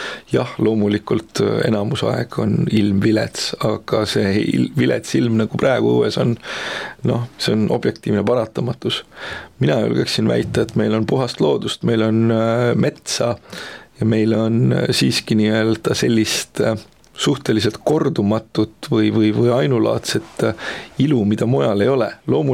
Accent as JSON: {"language": "Estonian", "country": "United States", "second_language": "Estonian", "lives_now": "Estonia", "said": "mina olen näiteks Ühendriikidest rääkinud, kus ma pärit olen"}